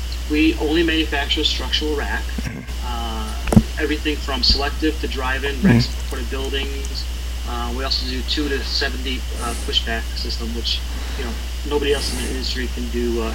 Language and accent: English; Chicago, Illinois, United States; I was born and raised in Chicago.